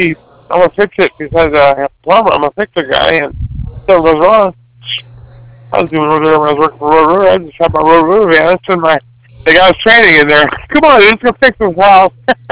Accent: California, United States; And I'm a Californian, depending on the peninsula now.

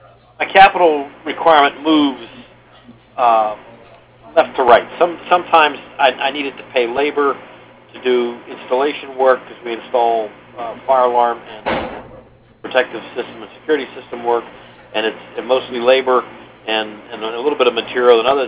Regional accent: Pennsylvania, United States; I'm a farmer from Western Pennsylvania.

